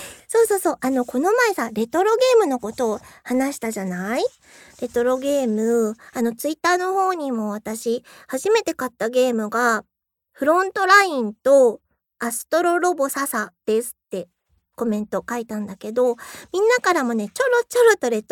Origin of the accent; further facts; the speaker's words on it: Hokkaido, Japan; まあ060って北海道なんですけど、まあ私の出身地だから060から始めてみました。